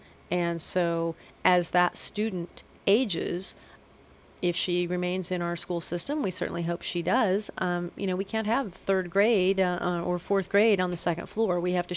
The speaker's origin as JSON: {"language": "English", "region": "Kansas", "country": "United States", "tie": "born or raised there", "said": "I am from the area. I am born and raised in Montgomery County, and so I have a long history here and deep roots to the area."}